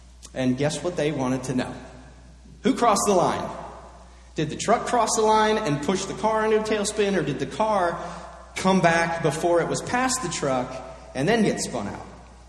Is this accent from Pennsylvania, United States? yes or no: yes; Pennsylvania, United States; I've told you that I grew up in Pennsylvania and my family still all lives there.